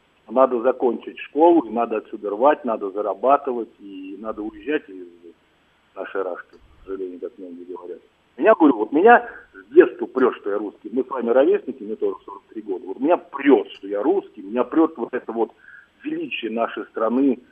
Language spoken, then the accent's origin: Russian; Russia; у меня нет стыда, что я из России. Я, наоборот, горжусь своей страной, меня прет, что я русский.